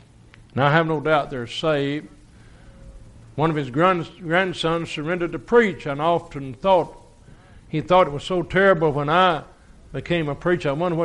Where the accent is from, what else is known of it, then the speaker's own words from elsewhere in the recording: Tennessee, United States; I said, "I'm from Tennessee."